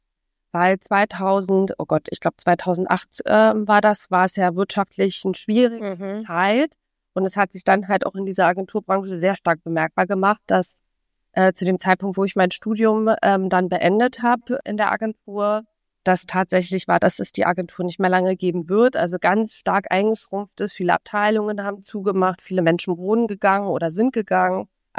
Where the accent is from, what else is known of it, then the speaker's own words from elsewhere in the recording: Frankfurt, Brandenburg, Germany; Ich bin aufgewachsen und groß geworden in Frankfurt-Oder. Das ist ja gleich um die Ecke von Berlin.